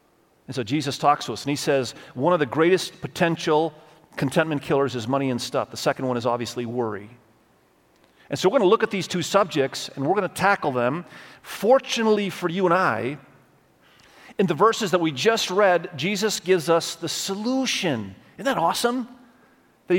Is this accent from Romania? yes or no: no; Indonesia; I grew up in Indonesia.